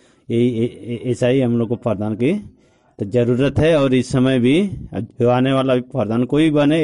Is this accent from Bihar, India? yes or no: no; Jalalabad, Uttar Pradesh, India; बिशनपुरा, जलालाबाद का रहने वाला हूँ।